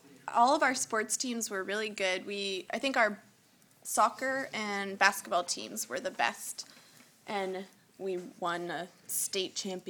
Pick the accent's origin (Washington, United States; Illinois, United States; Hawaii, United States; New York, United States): Washington, United States; Seattle; I would say my favorite team is the Seattle Mariners, the baseball team in my hometown.